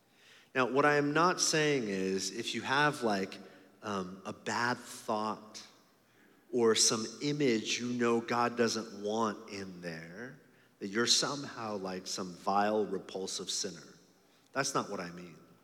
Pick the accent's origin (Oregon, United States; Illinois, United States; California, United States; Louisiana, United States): California, United States; And I'm from California. There's lots of cutting off that happens in my state.